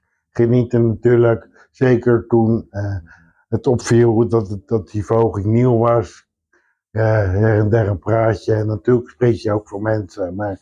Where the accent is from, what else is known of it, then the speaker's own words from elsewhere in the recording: Alphen aan den Rijn, South Holland, Netherlands; 42 jaar, geboren en getogen in Alphen aan den Rijn.